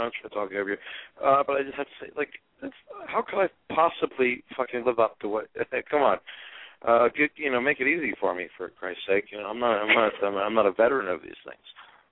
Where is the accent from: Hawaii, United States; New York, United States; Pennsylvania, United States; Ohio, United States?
Pennsylvania, United States; Harrisburg; I grew up in Harrisburg, Pennsylvania.